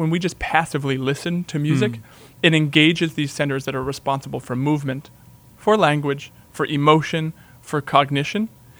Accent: Maine, United States; and I'm from Maine originally, okay.

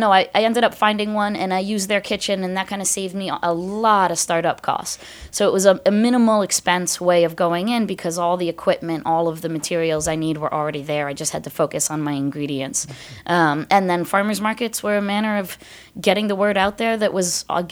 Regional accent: Connecticut, United States; also born or lived in Washington, D.C.; now in Massachusetts, United States; I didn't grow up in Massachusetts. Yeah, I grew up in Connecticut, moved down to school in D.C., and then wound up in Massachusetts.

